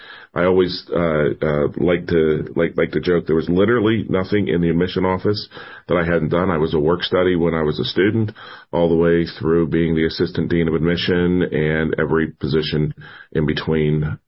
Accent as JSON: {"language": "English", "town": "Natrona Heights", "region": "Pennsylvania", "country": "United States", "tie": "born or raised there", "said": "I grew up in Natrona Heights. I am a product of Catholic school. I went to Catholic school from kindergarten all the way through St. Vincent College"}